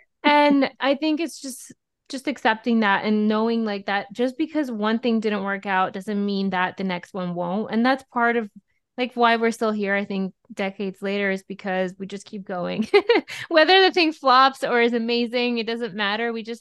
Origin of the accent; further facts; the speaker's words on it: Russia; English is a second language; now in United States; So I grew up in Russia. And when I moved to America, that became like a really big outlet for me.